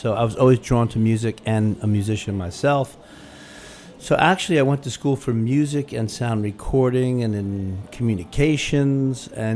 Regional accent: New York, United States; Actually, yeah, my family's from the Bronx originally, but we grew up in Dutchess County, actually, on the Hudson River.

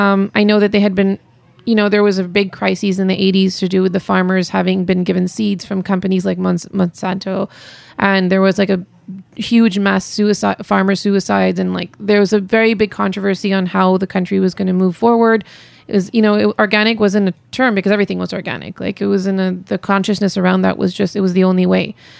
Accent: Montreal, Quebec, Canada; because I'm born and raised in Montreal. Mm-hmm. I never even really been to India that much before. My parents being from there

